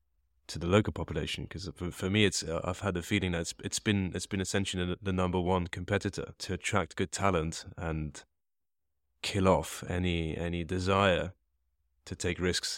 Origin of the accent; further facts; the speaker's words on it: Luxembourg; as we're both from Luxembourg